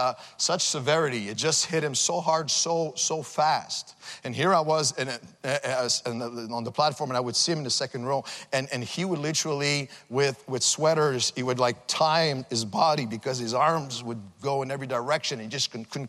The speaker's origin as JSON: {"language": "English", "town": "Montreal", "region": "Quebec", "country": "Canada", "said": "I was from Montreal, you know, I'm from the streets in Montreal"}